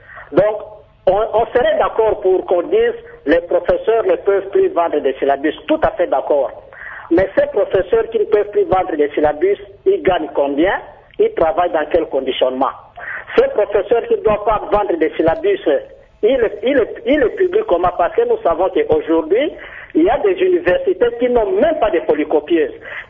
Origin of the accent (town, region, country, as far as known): DR Congo